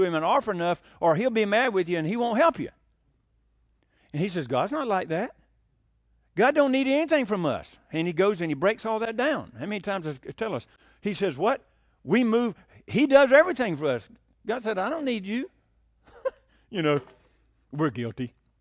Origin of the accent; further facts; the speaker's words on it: Bible Belt, United States; You know, I came from the Bible Belt. Everybody knew who Jesus was.